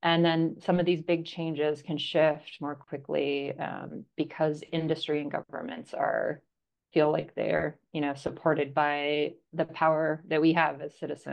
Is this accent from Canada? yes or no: yes; Canada; also born or lived in Australia; now in United States; so I grew up in Canada and lived in Australia for a long time